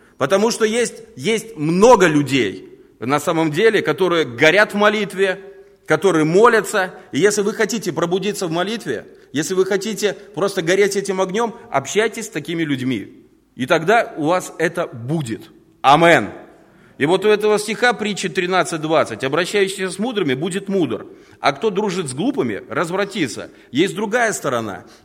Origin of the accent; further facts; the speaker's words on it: Riga, Latvia; я из Риги